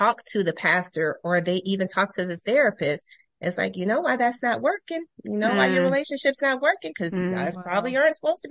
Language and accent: English; Columbus, Ohio, United States; I'll be hopefully doing one in Ohio really soon, in Columbus, my hometown.